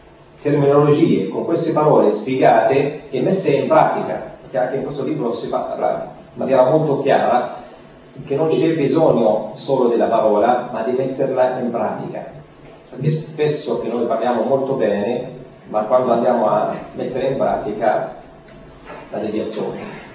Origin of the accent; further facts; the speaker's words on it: Palestine; Italian is a second language; now in Italy; vengo da cresciuto in una realtà diversa dalla nostra realtà italiana o europea, sono cresciuto, nato in Palestina